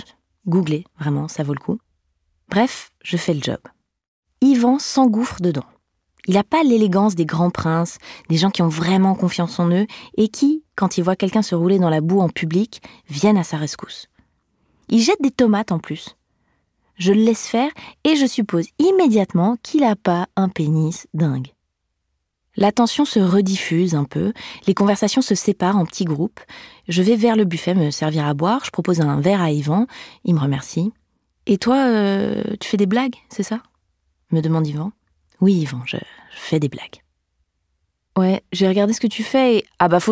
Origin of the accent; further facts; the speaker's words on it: Switzerland; Je suis une femme et je suis suisse, donc je dis merci.